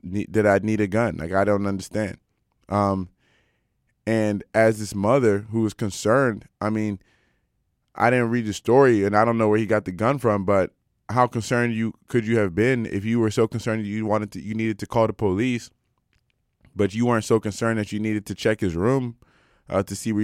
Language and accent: English; United States; I mean, like, as an American